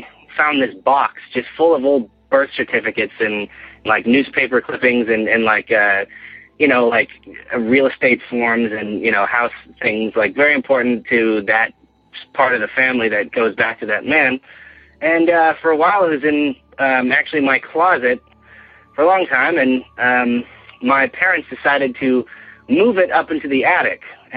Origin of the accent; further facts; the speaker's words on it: California, United States; I am from California. I am a first-time caller.